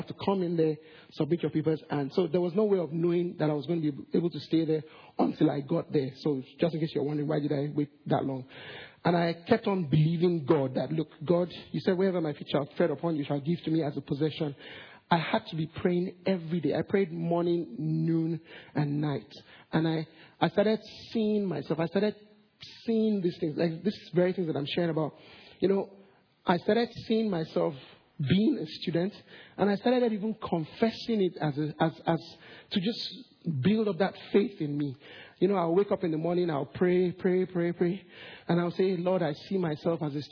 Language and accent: English; Nigeria; So it just looked, in a way, suspicious that I was applying for a visa as a boy, as a Nigerian.